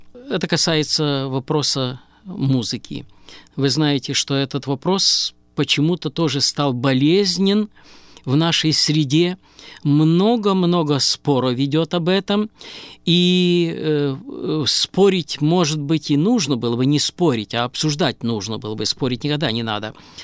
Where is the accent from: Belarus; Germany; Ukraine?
Belarus; Bulavki, Gomel Region; also born or lived in Altai, Russia; Родом я с Алтая. На детские и отроческие годы прошли в белорусской деревне. Деревня называлась Булавки на Гомельщине.